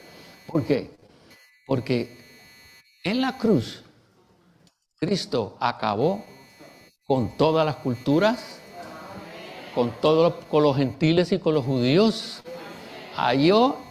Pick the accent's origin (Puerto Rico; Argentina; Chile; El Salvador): Puerto Rico; born there; yo no soy puertorriqueño. Yo nací en Puerto Rico. En la vieja creación yo nací en Puerto Rico, pero yo no soy puertorriqueño.